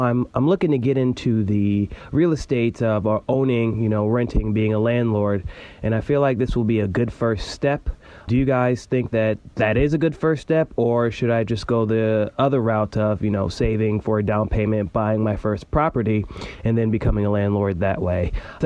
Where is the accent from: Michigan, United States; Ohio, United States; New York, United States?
Ohio, United States; Cleveland; from Cleveland, Ohio.